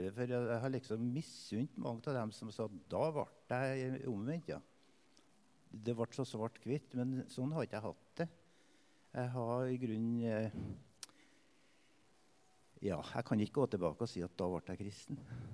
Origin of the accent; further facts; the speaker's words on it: Melhus, Trøndelag, Norway; Jeg har en sånn urinnvåner, jeg har bodd I Melhus hele livet, så jeg vokste opp på Gimseteigen, her. Rett oppe med tunnelen her oppe, Gimseflata. Der vokste jeg opp på et lite småbruk. Mor og far var kristen.